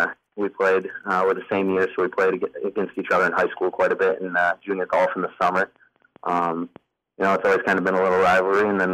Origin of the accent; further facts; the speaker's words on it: Grand Rapids, Michigan, United States; he was from Muskegon, I was from Grand Rapids